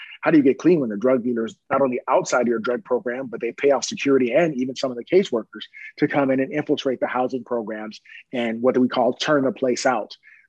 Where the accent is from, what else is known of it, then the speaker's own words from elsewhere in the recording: Long Beach, California, United States; I grew up in Long Beach, but their stories were very interesting.